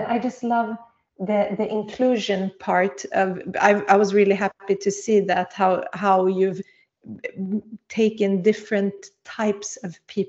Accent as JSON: {"language": "English", "country": "Sweden", "tie": "born or raised there", "first_language": "Swedish", "second_language": "English", "said": "it's more my mother tongue since I grew up here"}